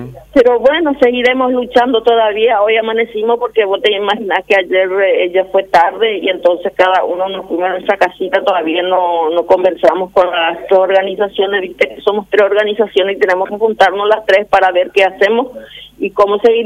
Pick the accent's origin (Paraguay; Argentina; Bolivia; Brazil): Paraguay; nosotros somos paraguayas